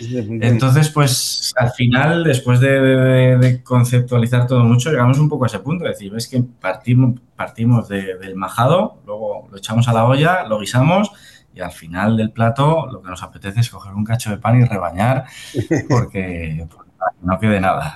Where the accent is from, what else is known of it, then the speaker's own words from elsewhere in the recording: Salamanca, Castile and León, Spain; Yo soy de Salamanca y mi abuela era de un pueblo, de la Ribera, de un pueblo que está a 100 kilómetros de Salamanca, que está un poco apartado, es Castilla Profunda.